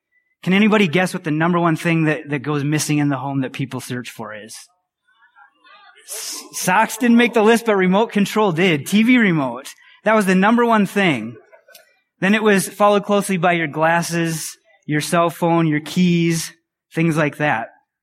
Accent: Wisconsin, United States; You guys know I'm from Wisconsin.

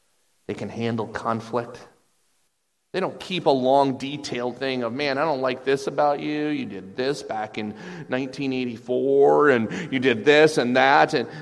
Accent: Lake Linden, Michigan, United States; I grew up in Lake Linden, and it felt like everyone was related.

